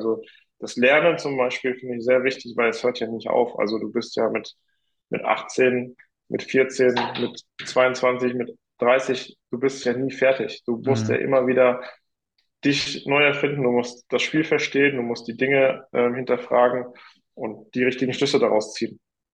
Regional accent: Germany; Ich bin ja in Deutschland geboren und hier auch aufgewachsen.

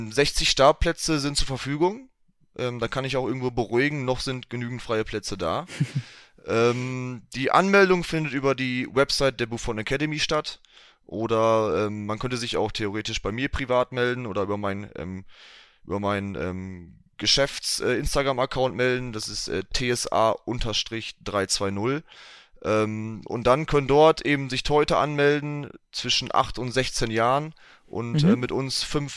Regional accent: Ennigerloh, North Rhine-Westphalia, Germany; Das ist mein Heimatort, hier spiele ich auch Fußball beim SuS Ennigerloh.

